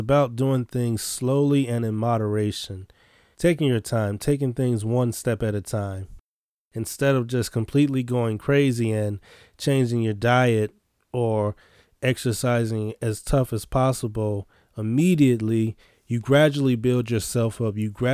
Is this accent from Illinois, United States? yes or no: yes; Chicago, Illinois, United States; I'm from Chicago. Let's begin.